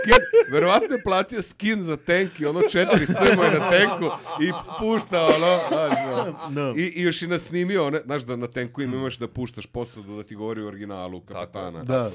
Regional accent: Šumadija and Western Serbia, Serbia; born there; ja sam rođen, brate, u Šumadi, odrastao ovdje.

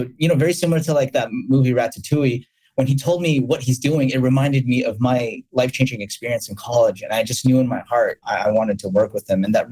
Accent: Los Angeles, California, United States; You know, originally I'm actually Filipino American. So growing up in Los Angeles.

